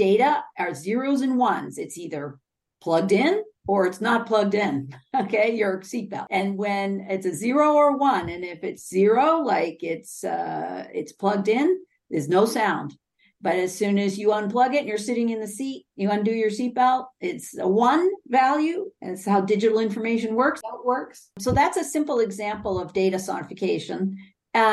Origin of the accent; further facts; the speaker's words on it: Rockport, Massachusetts, United States; I grew up in Rockport, Massachusetts. I was fully sighted until I was in my early 20s. And I fell in love with the ocean living in Rockport.